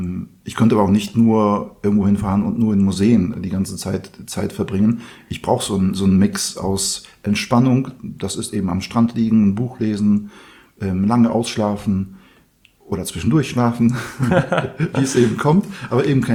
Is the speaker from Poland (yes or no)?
yes; Poland; in Polen, in meiner Heimat.